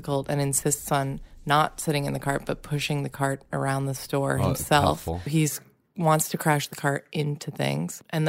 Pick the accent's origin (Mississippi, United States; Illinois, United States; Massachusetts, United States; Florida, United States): Massachusetts, United States; I'm from Massachusetts, so I'm not used to snow.